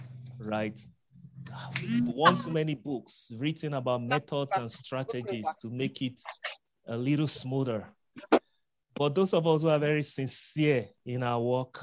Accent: Kwara, Nigeria; I'm from Kwara State in Nigeria. It's somewhat savanna. It's not really north for those of you who call us north. We're not north. We're Yorubas.

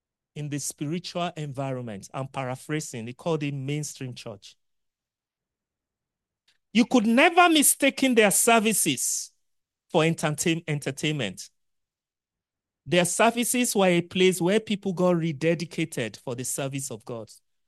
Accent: Nigeria; I grew up in Nigeria.

